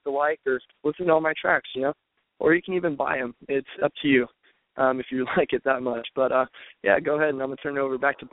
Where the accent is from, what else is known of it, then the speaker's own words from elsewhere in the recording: San Diego, California, United States; I'm from San Diego.